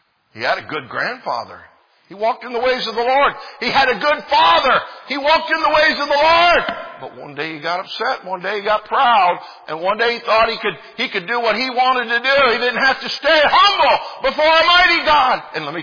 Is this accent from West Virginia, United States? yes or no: no; Colorado, United States; You know, I grew up in Colorado, and we had this old excuse everybody used to say for not coming to church.